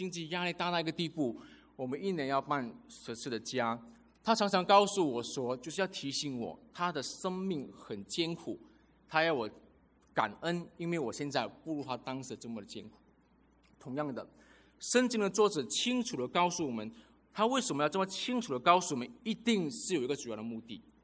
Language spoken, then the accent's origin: Chinese; Malaysia; moved away; also born or lived in Auckland, New Zealand / Nelson, New Zealand / Singapore; 那我从小到大我一直不断的搬家，我从马来西亚移民到纽西兰的奥克兰城市，那我从奥克兰城市后来我又走到兰岛的尼尔森去念书，那念完书之后呢，后来我又回到奥克兰城市里面去住。